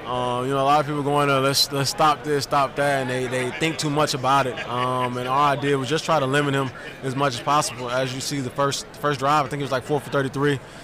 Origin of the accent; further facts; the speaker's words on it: Illinois, United States; I grew up in Illinois, so that was as a Big Ten as it got.